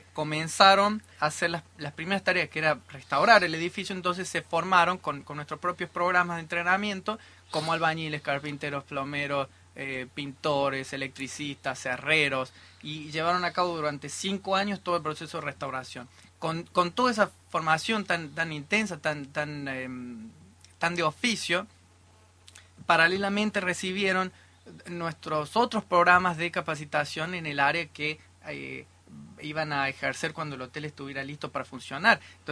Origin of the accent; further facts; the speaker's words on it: Villa Mercedes, San Luis, Argentina; born there; accent: mixed Córdoba tonada; No, yo nací en Villa Mercedes, San Luis.